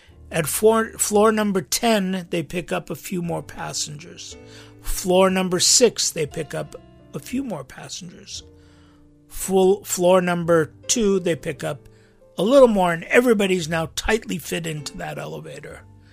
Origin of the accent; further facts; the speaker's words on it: United States; born there; first language English; I bring this up because I was born in America. And, you know, my primary language is English.